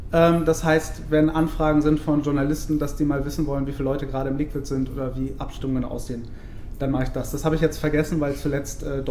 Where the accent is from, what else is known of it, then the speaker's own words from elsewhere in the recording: Bonn, North Rhine-Westphalia, Germany; moved away as an adult; now in Berlin, Germany; ich bin 31 Jahre, ich komme aus dem Rheinland. Ich bin in Bonn geboren, 1981, habe dort Abi gemacht, bin nach dem Abi in die Eifel und habe dort ein Jahr Grundwehrdienst gemacht und bin dann im Jahr 2001 nach Berlin.